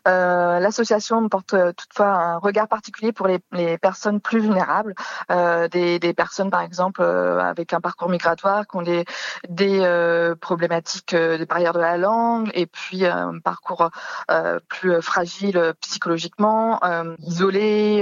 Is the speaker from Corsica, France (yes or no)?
no; Saint-Nazaire, Pays de la Loire, France; Je suis originaire de Saint-Nazaire